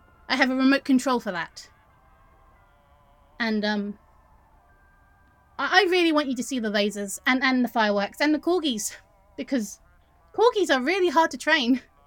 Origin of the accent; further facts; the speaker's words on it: England, United Kingdom; I'm English. I always have an umbrella.